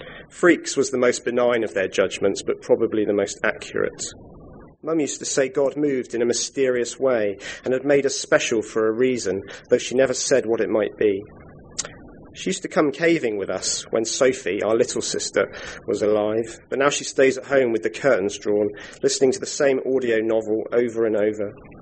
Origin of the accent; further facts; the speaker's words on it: South West England, United Kingdom; and I'm from Devon.